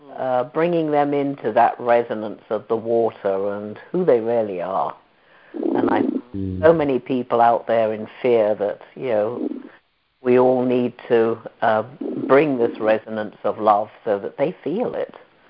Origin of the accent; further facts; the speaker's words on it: United Kingdom; now in Carlisle, United States; Carlisle, Pennsylvania. I am British, however.